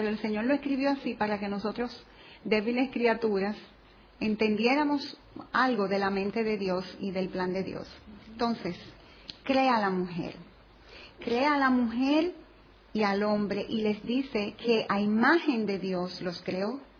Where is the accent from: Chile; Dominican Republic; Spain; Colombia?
Dominican Republic; Yo soy de República Dominicana, ustedes son de Barcelona